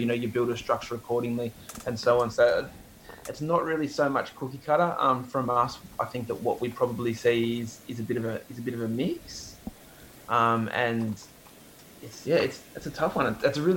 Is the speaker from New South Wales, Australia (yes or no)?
yes; Cronulla, New South Wales, Australia; now in Gold Coast, Australia; I grew up down in Cronulla, so I'm familiar with the geographic lay.